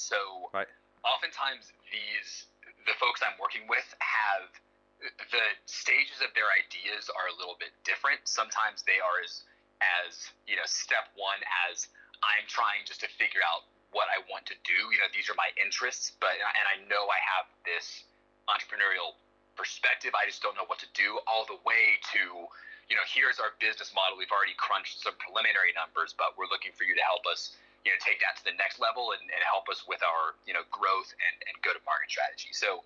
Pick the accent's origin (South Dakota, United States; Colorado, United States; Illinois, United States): Colorado, United States; Denver; I spent some time in London and have now moved back to my hometown of Denver.